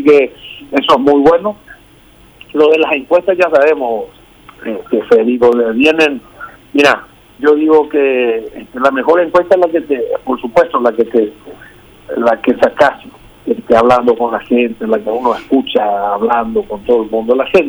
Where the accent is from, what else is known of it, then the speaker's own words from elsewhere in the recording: Paraguay; y sobre todo como somos nosotros, los paraguayos y las paraguayas.